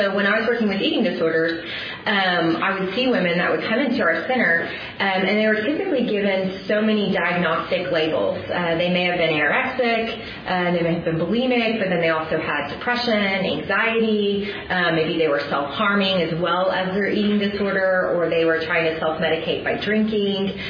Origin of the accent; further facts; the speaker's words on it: Texas, United States; also born or lived in Tennessee / Zambia; I'm from Texas, born and raised there, other than 2 years when we lived in Tennessee, and then several months when I lived overseas in Zambia.